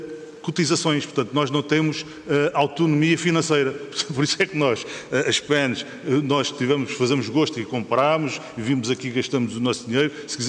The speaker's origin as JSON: {"language": "Portuguese", "region": "Faro", "country": "Portugal", "said": "Eu sou de Faro, tenho outro colega de Faro que veio comigo"}